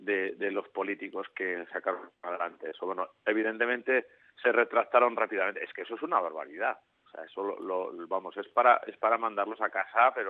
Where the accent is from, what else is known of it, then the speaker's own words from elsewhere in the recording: Navarre, Spain; de mi tierra